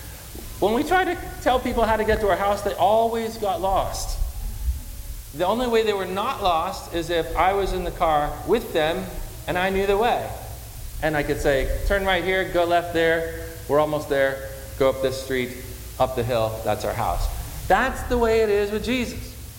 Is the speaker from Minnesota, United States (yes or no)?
no; Connecticut, United States; born or raised there